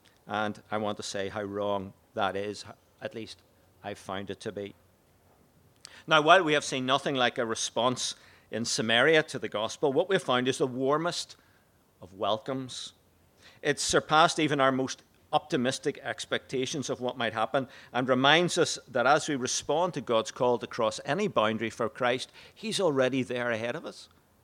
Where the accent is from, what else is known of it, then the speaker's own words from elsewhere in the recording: Hollywood, Northern Ireland, United Kingdom; I'm from Hollywood. You know, that's a really tough place just outside Belfast. I was born into a unionist community with all that that includes.